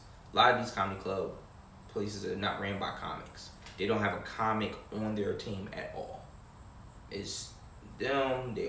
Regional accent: Fayetteville, North Carolina, United States; I want a comedy club in my hometown, but a place like here, Fayetteville, where it ain't as big as Raleigh.

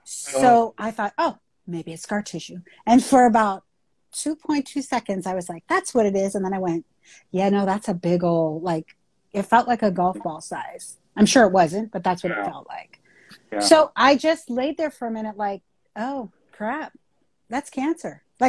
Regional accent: California, United States; And so, I'm originally from the Bay Area. And so I lived still in Northern California and I was working in Marin County

